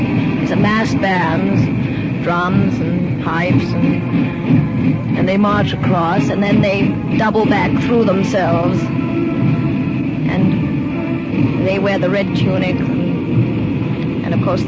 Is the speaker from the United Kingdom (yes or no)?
yes; United Kingdom; well, I guess, being British, I'll call it a Scotch mist that's descending.